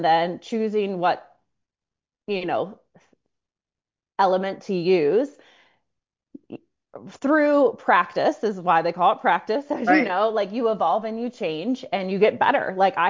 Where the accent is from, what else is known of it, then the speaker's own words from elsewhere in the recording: Ohio, United States; moved away; also born or lived in Chicago; Well, growing up in Ohio, where there's 8 months of gray, I always knew I wanted to move south